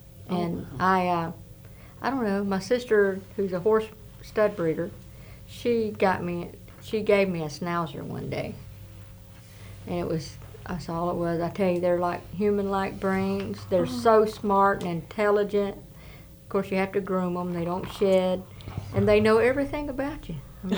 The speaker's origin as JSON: {"language": "English", "region": "Alabama", "country": "United States", "said": "I am from Alabama."}